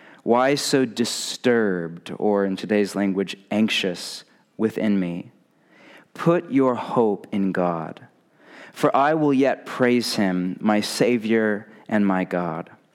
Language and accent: English; Portland, Oregon, United States; I'm from Portland, Oregon. Rain, cold.